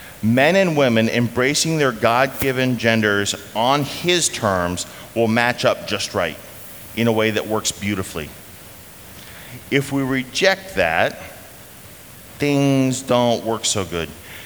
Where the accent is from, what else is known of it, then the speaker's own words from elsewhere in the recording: United States; I'm an American.